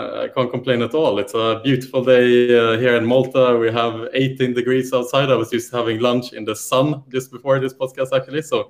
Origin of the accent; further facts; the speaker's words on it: Sweden; English is a second language; Well, this is the primary reason why I moved from Sweden, actually, to this distinction.